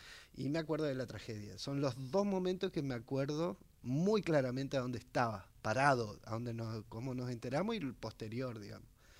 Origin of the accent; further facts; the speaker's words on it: Chaco, Argentina; Yo soy del Chaco, nací en el Chaco, uh-huh, y siempre cuento esto.